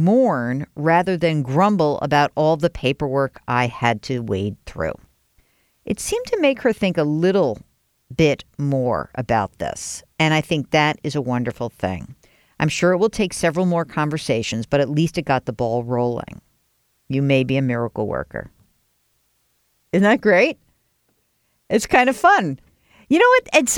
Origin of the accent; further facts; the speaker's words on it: New York, United States; when I was growing up outside of New York, we used to leave our door wide open.